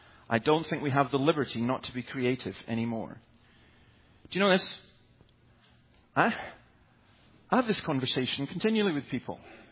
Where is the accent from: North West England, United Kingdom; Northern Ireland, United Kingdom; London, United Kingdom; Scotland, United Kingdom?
Scotland, United Kingdom; And, okay, I'm Scottish, so we're not, forgive the stereotype, we're not African Americans, you know.